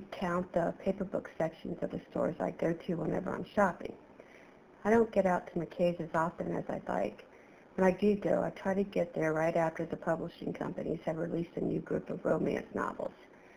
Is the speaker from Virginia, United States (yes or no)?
yes; Sterling, Virginia, United States; I'm from Sterling, Virginia, and I'm 77 years old.